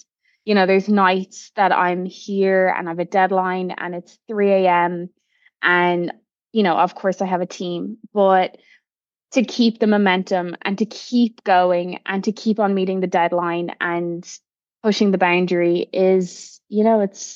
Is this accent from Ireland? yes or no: yes; Rathfarnham, County Dublin, Ireland; now in New York, United States; Yeah, so I'm from Rathfarnham in Dublin, and I was always, you know, I always loved hard work, that's for sure.